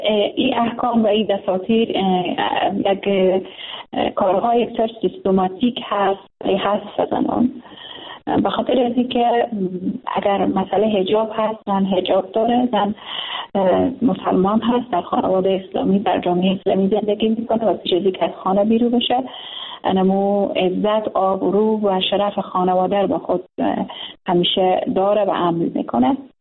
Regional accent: Afghanistan; به عنوان یک زن که در افغانستان زندگی میکنم

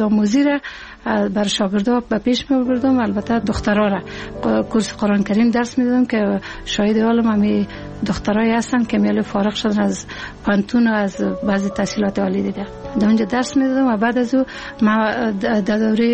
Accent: Ghorband, Parwan, Afghanistan; also born or lived in Kabul; که ما در 56 سال قبل در یک فامیلی روشن فکر به دنیا آمدیم و مکتب دوره ابتدایی را در غوربند به اتمام رساندیم و دوره لیسه را در لیسه شیدرانی شهر کابل تمام کردیم.

